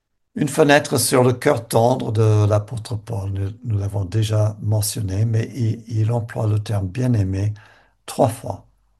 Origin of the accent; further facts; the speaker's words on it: Canada; Moi, je suis canadien, donc je viens de l'Amérique du Nord.